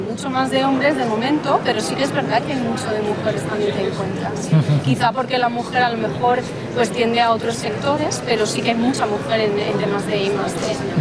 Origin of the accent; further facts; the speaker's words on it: Spain; nosotros, como españoles, siempre pensamos que estamos a otro nivel